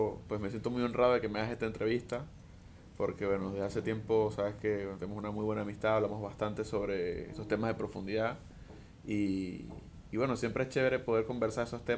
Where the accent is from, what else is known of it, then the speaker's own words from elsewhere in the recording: Venezuela; also born or lived in Panama; now in Madrid, Spain; mis amigos. Tengo 25 años, soy venezolano, pero viví mucho tiempo en Panamá. Ahora estoy viviendo en España, en Madrid.